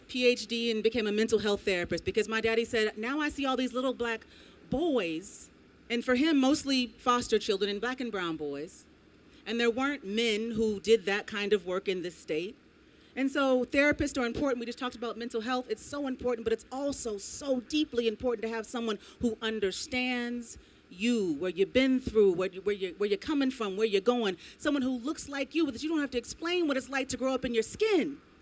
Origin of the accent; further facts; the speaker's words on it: Salem, Oregon, United States; also born or lived in Portland; I'm an Oregon girl. I grew up in Salem and North and Northeast Portland.